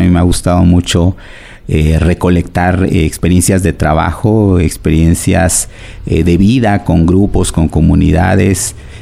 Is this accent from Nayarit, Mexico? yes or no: no; Oaxaca, Mexico; Yo soy oaxaqueño, originario de la ciudad de Oaxaca, nací en el año de 1970.